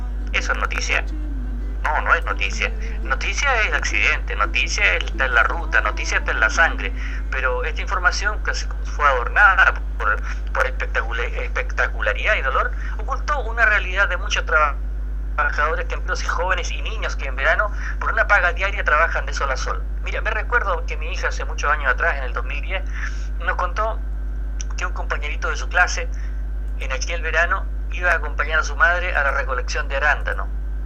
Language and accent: Spanish; Chile; yo me siento un ciudadano latinoamericano de nacionalidad chilena